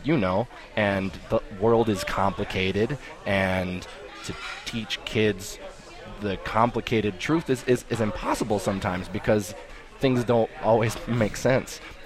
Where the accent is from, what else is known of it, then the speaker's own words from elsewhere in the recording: San Diego, California, United States; My family is all San Diego Chargers fans because we grew up in San Diego.